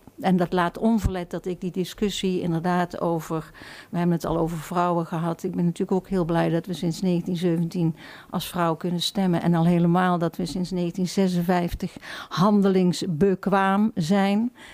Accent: Netherlands; accent: soft G; now in The Hague, Netherlands; Ik heb een zachte G. Ik ben katholiek opgevoed. Ik heb geen universiteit gedaan. Ik woon in Den Haag.

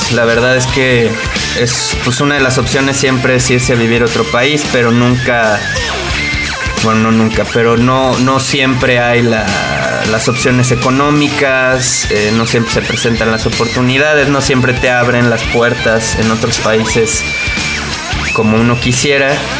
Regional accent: Mexico; como seres humanos y como mexicanos en este momento tan complicado que estamos viviendo

